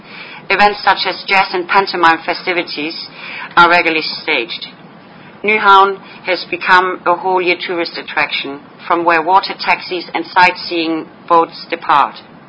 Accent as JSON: {"language": "English", "town": "Copenhagen", "region": "Capital Region of Denmark", "country": "Denmark", "tie": "born or raised there", "said": "Copenhagen, my hometown, has rejuvenated its commercial waterways by bringing its historical heritage into the area."}